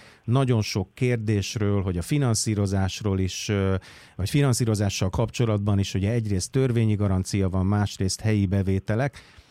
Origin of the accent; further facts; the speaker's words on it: Miskolc, Borsod-Abaúj-Zemplén, Hungary; én nagyon messziről indítanék, én Miskolcról származom